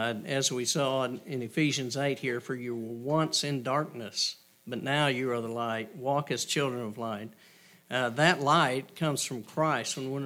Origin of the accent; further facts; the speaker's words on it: Dalhart, Texas, United States; Pretty flat out here and where I grew up around Delhart